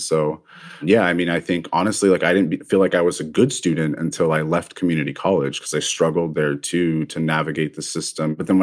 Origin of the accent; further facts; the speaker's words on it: Los Angeles, California, United States; I grew up in Los Angeles and attended public schools there